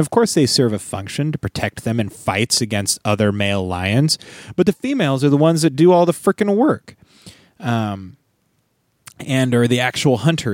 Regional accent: Pacific Northwest, United States; people talked about it because we're from the Pacific Northwest

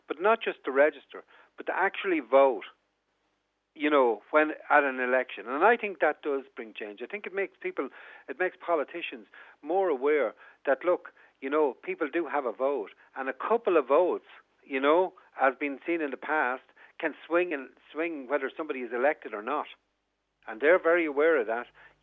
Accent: Ireland; I think it's important for people to see that we're Irish as well.

